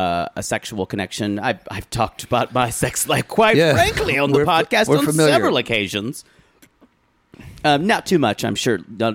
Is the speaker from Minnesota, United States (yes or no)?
no; South Carolina, United States; I was a weird kid growing up in South Carolina, rural South Carolina, upstate rural South Carolina, where...